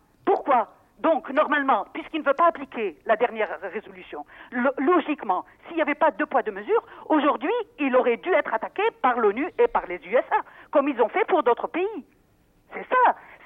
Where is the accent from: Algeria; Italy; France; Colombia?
Algeria; moi j'aimerais être en tant qu'Algérienne